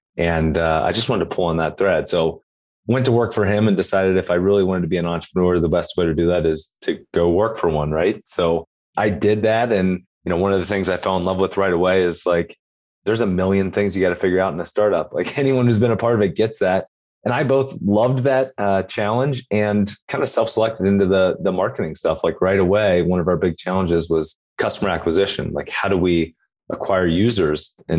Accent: Cincinnati, Ohio, United States; I'm from Cincinnati, Ohio. We've got great companies like Procter & Gamble and Fifth Third and Kroger that are headquartered there.

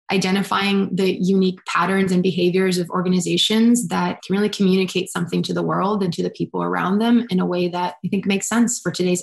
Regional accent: Brazil; So as I said, you know, I grew up in Brazil.

